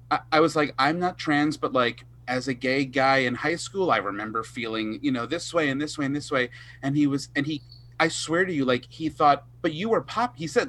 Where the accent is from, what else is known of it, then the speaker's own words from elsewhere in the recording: New York, United States; I'm from Long Island, it's like buffoon nation